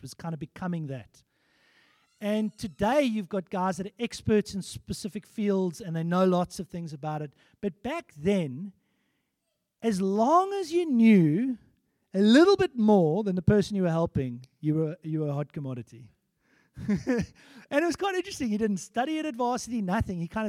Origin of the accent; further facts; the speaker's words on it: Eastern Cape, South Africa; They were the same age as me, but they were very Afrikaans. Very, like, and I'm an English boykie from the Eastern Cape.